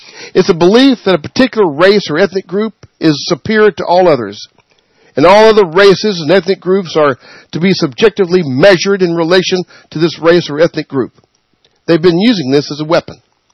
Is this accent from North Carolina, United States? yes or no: yes; West Jefferson, North Carolina, United States; also born or lived in Mount Airy; I was born in a small town called West Jefferson, North Carolina. That's my hometown. 1960s, we're so secluded that when they had the big snow in 63, they had to helicopter food into the town.